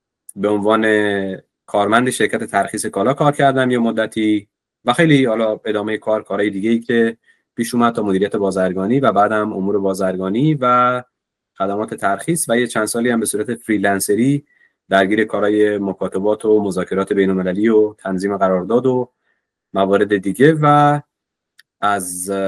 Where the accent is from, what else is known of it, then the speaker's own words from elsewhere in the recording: Shiraz, Fars, Iran; من اهل شیرازم، متولد سال 60، تیر ماه 60، و دوران تحصیلم رو در استان فارس سپری کردم. در دبیرستانی در شیراز تحت عنوان دبیرستان ملا صدرا دبیرستان رو سپری کردم و بعدش برای تحصیل لیسانس رفتم بندرعباس